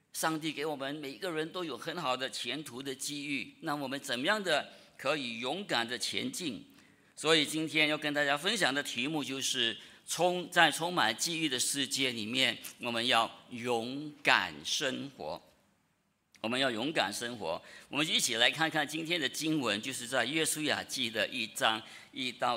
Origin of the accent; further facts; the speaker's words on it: Singapore; 身为新加坡人嘛，人生在新加坡没变呐。